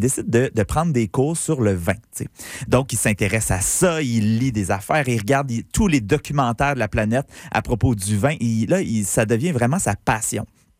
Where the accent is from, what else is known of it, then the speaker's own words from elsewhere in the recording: Granby, Quebec, Canada; qui est pas loin d'en fait d'où je viens, dans le coin de Grimbay, avec une vue extraordinaire sur le mont Yamaska.